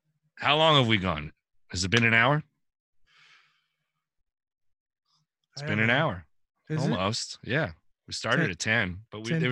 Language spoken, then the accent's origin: English; United States; born there; I'm Native American. I was born right here in America. I'm a Native.